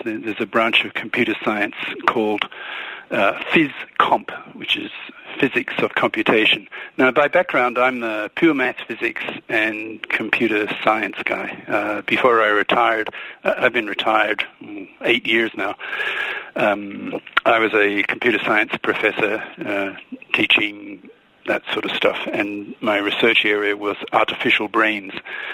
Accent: Australia; also born or lived in England / Utah; now in United States; I've lived in 3 English-speaking countries. So I grew up in Australia. My second country was England. So I lived there long enough to take out British citizenship. So I'm a dual citizen.

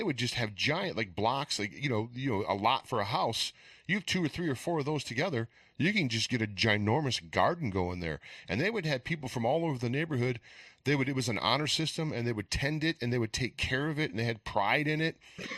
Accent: Detroit, Michigan, United States; But I came from Detroit

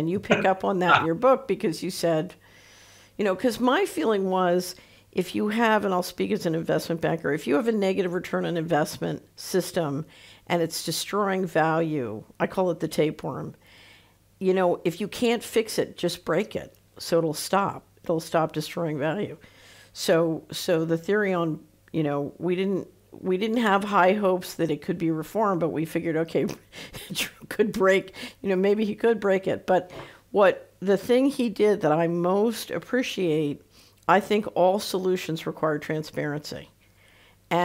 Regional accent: New York, United States; because I was from New York, so getting over the shock of the idea that anybody might vote for Donald Trump. You know, I came out of New York just loathing Donald Trump.

